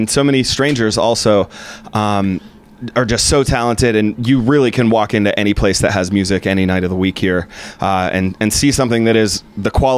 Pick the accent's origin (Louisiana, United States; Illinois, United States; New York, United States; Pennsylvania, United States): Pennsylvania, United States; Lower Burrell; I am from Lower Borough, Pennsylvania.